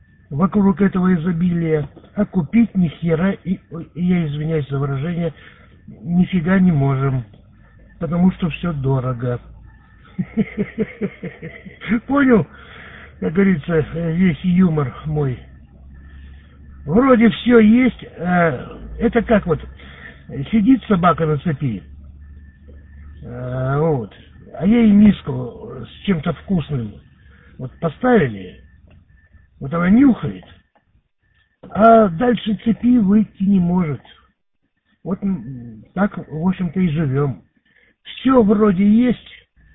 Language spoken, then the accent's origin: Russian; Chisinau, Chișinău, Moldova; поскольку ты знаешь, что я родом из Кишинева